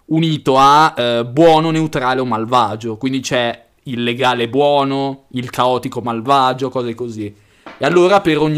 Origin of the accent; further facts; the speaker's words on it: Bologna, Emilia-Romagna, Italy; visto che non nascondo nella pagina che sono di Bologna